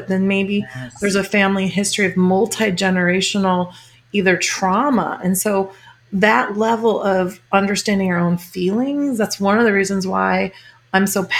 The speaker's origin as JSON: {"language": "English", "region": "Illinois", "country": "United States", "said": "I'm from the Midwest and from Illinois, and some of my relatives way back when I was moving here, it's like, oh, you're going to go in the hippie state or whatever."}